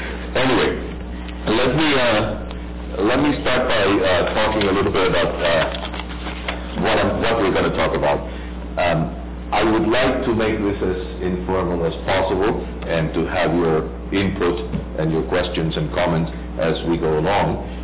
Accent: Puerto Rico; I'm from Puerto Rico

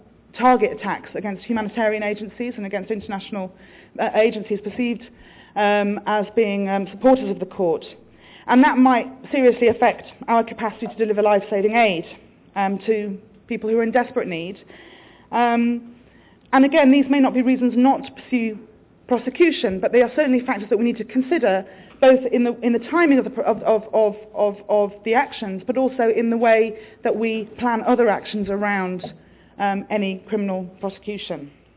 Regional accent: United Kingdom; as a British national, I should acknowledge since before independence as well.

